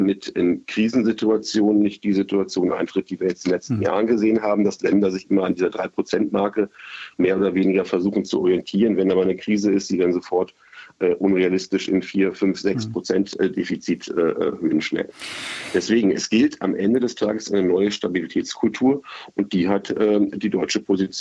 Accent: Germany; Und ich sag mal gerade, wir haben als Deutsche die Kommissionspräsidentin aus unseren Reihen.

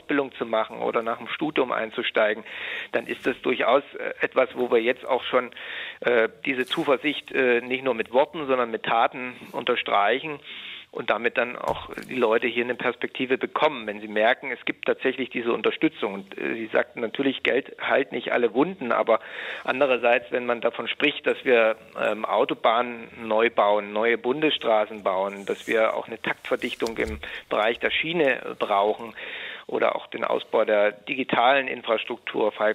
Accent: Saxony, Germany; Ich komme also aus dem Süden des Landkreises Görlitz.

